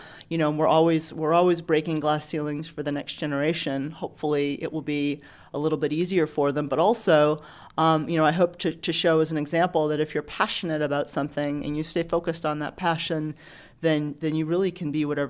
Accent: Bangor, Maine, United States; now in Birmingham, United States; You know, even though I'm not from the South, I'm from Bangor, Maine.

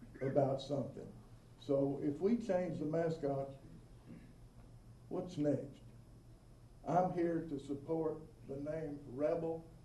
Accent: Ensley, Alabama, United States; I grew up in Ensley, Alabama. We were the Ensley Yellow Jackets, like Jack's Jones Valley Brownies.

